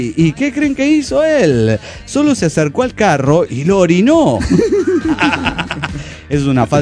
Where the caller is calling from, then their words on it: Morelia, Michoacán, Mexico; de Morelia, Michoacán.